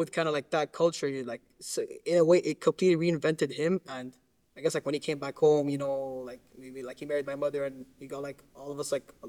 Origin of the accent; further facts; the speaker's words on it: Lebanon; now in Qatar; back home, where I live in Qatar, because I guess if I haven't mentioned it to the audience, I'm originally from Lebanon.